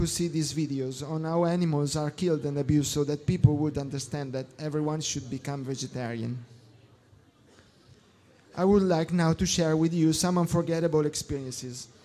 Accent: Italy; English is a second language; I'm originally from Italy.

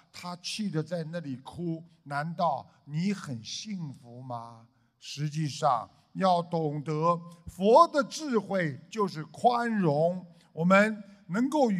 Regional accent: China; 我们中国人讲冷静冷静

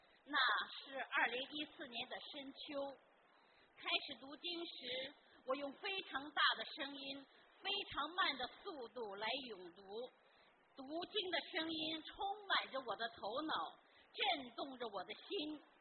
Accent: Germany; 我是来自德国的

